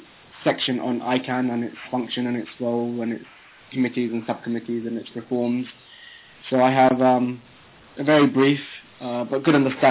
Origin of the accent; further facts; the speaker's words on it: Saudi Arabia; accent: British; now in United Kingdom; I am from Saudi Arabia. As you can hear from my tone of voice, I have a very British accent. I've lived in the UK pretty much most of my life.